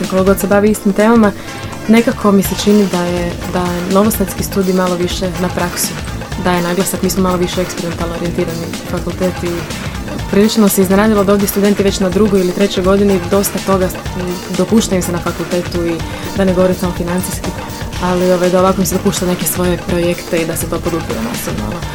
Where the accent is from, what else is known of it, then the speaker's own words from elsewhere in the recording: Sarajevo, Federation of Bosnia and Herzegovina, Bosnia & Herzegovina; dolazim iz Sarajeva gdje studiram psihologiju.